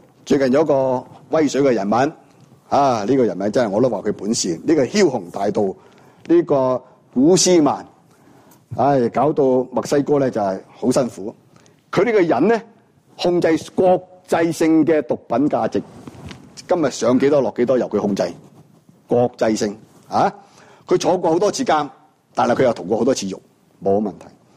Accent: Guangdong, China; 我喜欢读个字的，我们广东人就读得到。

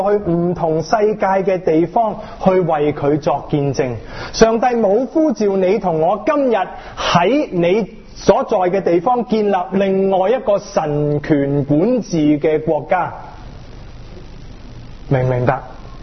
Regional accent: China; 我们中国人嘛，我们譬如说我们出街吃碗猪红不得的了

